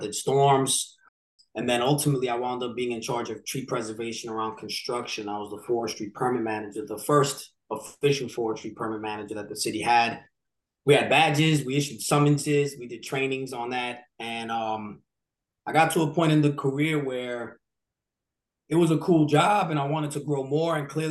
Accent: Brooklyn, New York, United States; I grew up in a neighborhood called Williamsburg, Brooklyn. I was born in Brooklyn Hospital, so it's very very as Brooklyn as it can get, it seems, to some people.

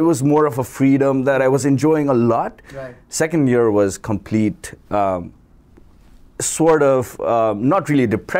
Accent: Nepal; now in United States; I'm originally from Nepal and I bring organic teas directly from our farm and distribute it here in the US. I came here in 2011 and have been here ever since.

